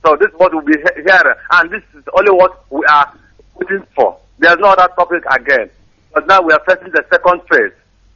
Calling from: Essen, North Rhine-Westphalia, Germany; English is a second language; I'm calling from Essen. I'm a family, Biafra family

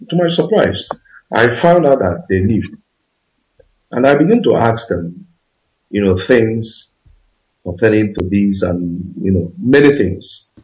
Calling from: Vicenza, Veneto, Italy; No, I'm calling from Italy.

